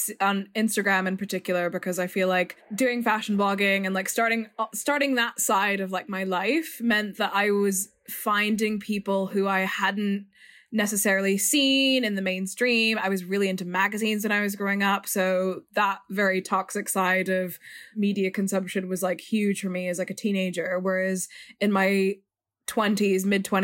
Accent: Virginia, United States; all of these people that I wouldn't necessarily have come across in my day-to-day life, especially growing up in Virginia.

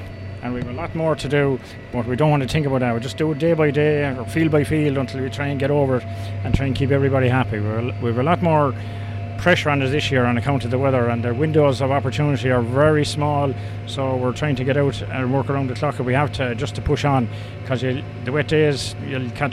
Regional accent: Kilkenny, Leinster, Ireland; he didn't realise I was from Kilkenny.

